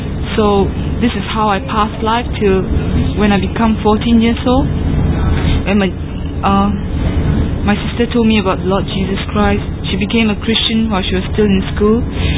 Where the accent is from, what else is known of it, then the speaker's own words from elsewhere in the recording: Singapore; I'm from Singapore. I'm just 25 years old, and I come from a Taoist background.